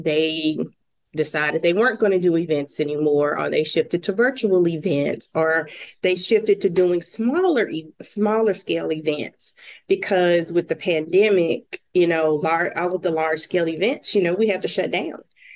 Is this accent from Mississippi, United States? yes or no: yes; Mississippi, United States; I am a Mississippi girl, born and raised in Mississippi, and I have lived all over the South